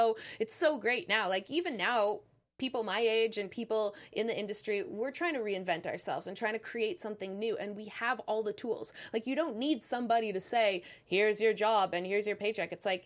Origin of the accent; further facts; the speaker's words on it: Toronto, Ontario, Canada; I grew up in Canada, in that foreign land far, far away.